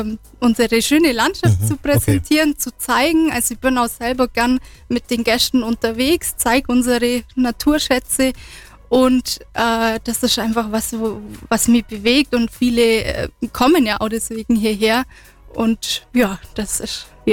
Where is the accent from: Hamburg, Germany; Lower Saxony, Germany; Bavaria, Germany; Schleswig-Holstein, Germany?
Bavaria, Germany; Diepolz; Ich bin gebürtige Allgäuerin aus dem Oberallgäu, in Diepholz bei Immenstadt aufgewachsen.